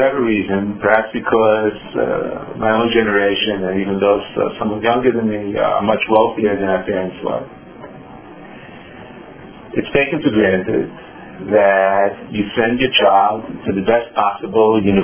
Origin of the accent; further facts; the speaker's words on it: New York City, New York, United States; growing up in New York City, were the city colleges.